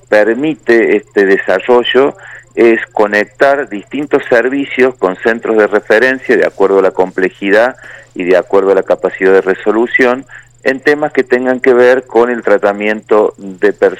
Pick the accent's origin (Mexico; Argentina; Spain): Argentina; Santiago del Estero; yo soy de Santiago del Estero